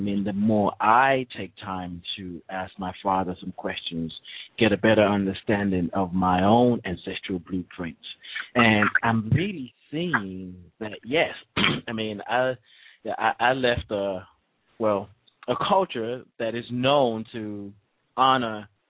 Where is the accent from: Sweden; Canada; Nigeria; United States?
Nigeria; But just because I grew up in Nigeria, it was there